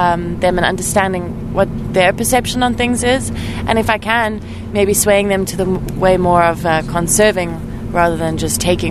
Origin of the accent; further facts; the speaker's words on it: South Africa; now in Caribbean; Also, I'm a South African in the Caribbean.